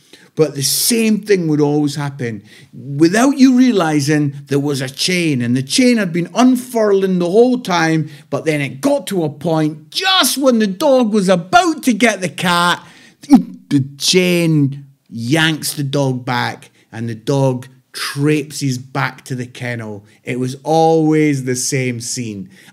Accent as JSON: {"language": "English", "region": "Scotland", "country": "United Kingdom", "said": "And I'm Scottish"}